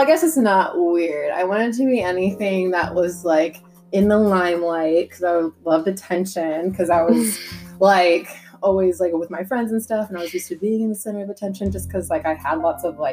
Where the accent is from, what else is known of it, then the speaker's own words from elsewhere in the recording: San Diego, California, United States; also born or lived in Austin, Texas; So I've lived in San Diego basically like all my life, but I was born in Austin, Texas, and I grew up in a military family, so it just like caused us to move quite often. But I'm basically born in Texas, raised in San Diego.